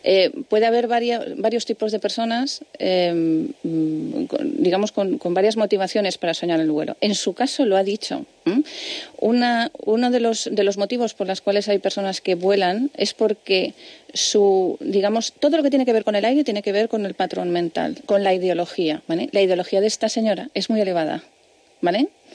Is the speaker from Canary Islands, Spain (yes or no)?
yes; Canary Islands, Spain; Soy de Canarias.